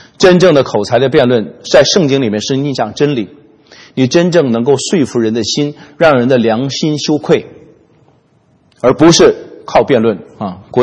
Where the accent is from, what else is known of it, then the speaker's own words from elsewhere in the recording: China; 叫老奸巨猾嘛，我们中国人太明白了啊，叫阴险嘛啊，